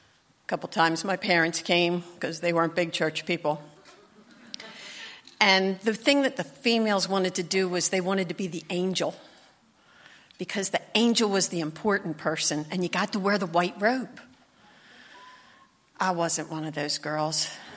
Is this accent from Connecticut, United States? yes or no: yes; Hamden, Connecticut, United States; So growing up in Hamden, Christmas time, when I was little